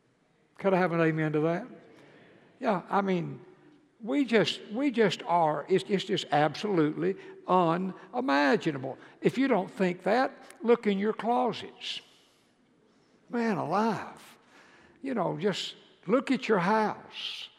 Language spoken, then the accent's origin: English; Georgia, United States; you know, I was raised in Georgia, it'd be cold in the winter.